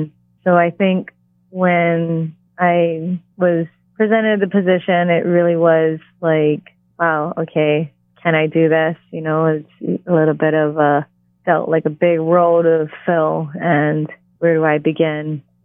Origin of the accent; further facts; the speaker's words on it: Hawaii, United States; growing up in Hawaii, that was really such a powerful woman